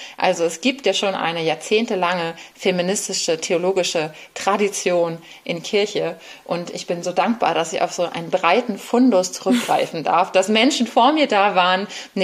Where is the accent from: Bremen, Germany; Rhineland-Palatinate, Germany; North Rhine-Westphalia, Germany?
Bremen, Germany; moved away as an adult; now in Berlin, Germany; Ich bin in Bremen aufgewachsen und meiner ersten großen verflossenen Liebe nach Berlin hinterhergezogen.